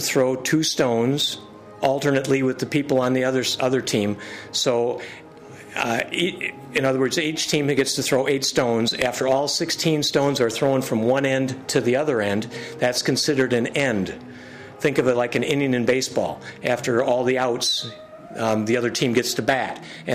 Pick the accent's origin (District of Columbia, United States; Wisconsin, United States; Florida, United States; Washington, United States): Wisconsin, United States; Where I grew up in Wisconsin, I started curling with my father and grandfather back when I was 12 years old.